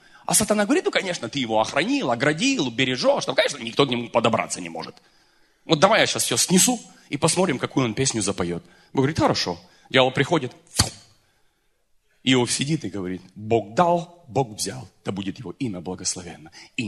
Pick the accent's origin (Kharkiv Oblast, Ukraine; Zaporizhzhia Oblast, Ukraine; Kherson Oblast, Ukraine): Zaporizhzhia Oblast, Ukraine; Zaporizhzhia; born there; я хохол. Вы знаете, ну не кинешь ты хохла, я родился в Запорожье, я знаю Запорожскую сич